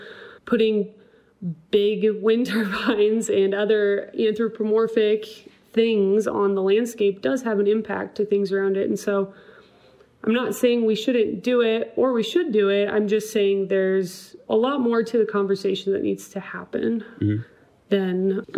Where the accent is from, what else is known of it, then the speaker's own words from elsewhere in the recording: Nebraska, United States; whenever I tell people I'm from Nebraska, they always groan and, you know, feel bad for me.